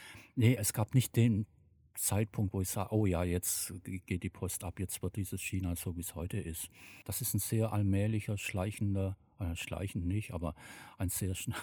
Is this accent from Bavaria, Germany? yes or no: no; Tübingen, Baden-Württemberg, Germany; now in Hamburg, Germany; habe studiert vorher in meiner Heimatstadt Tübingen Volkswirtschaftslehre